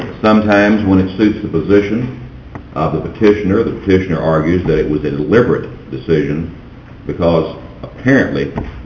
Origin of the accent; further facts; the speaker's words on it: Sinton, Texas, United States; I'm from Sinton.